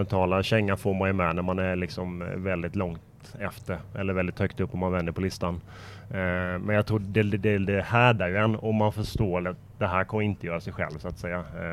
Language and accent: Swedish; Sweden; hemma i Sverige.